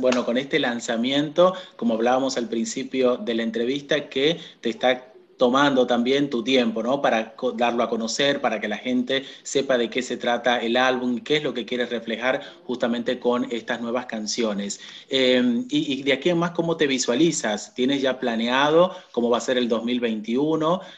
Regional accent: Dominican Republic; born there; Bueno, yo nací allá también.

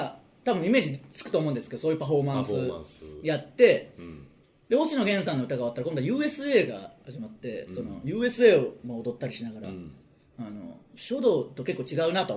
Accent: Okayama, Japan; 岡山にもまた帰ってまして、

